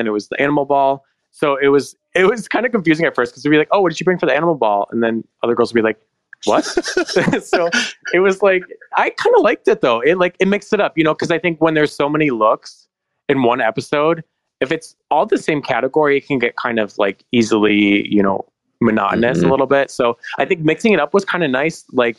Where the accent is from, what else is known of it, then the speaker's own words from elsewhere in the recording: Michigan, United States; I'm from Michigan. I've sick of eating bugs before.